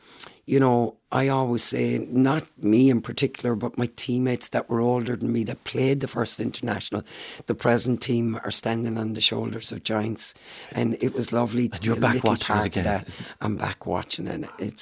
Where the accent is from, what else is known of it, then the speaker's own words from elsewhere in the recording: Ireland; people can't take my Irishness away from me now. Can you see me? I'm Irish. Because my skin colour always went before me, you know.